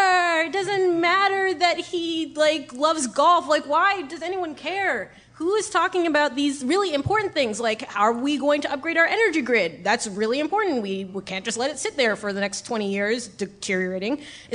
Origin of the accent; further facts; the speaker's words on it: New York, United States; Yeah, I was born and raised in New York.